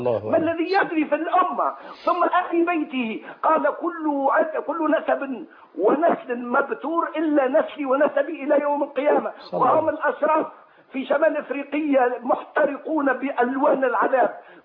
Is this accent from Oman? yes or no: no; Tunisia; من تونس، جزاكم الله خير وكفاكم الله شر